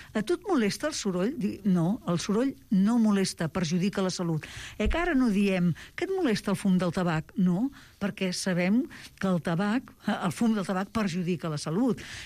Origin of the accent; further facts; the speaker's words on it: Catalonia, Spain; nosaltres, com a catalans